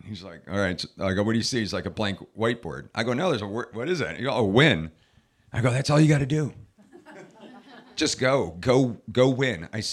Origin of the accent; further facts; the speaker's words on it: Ohio, United States; We later found out we're both from Ohio